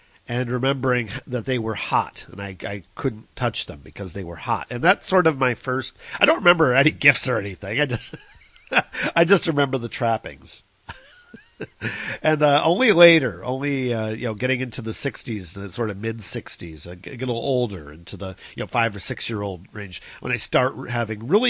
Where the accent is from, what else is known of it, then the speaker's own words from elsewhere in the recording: United States; Now, obviously, I was, you know, born and raised in the United States.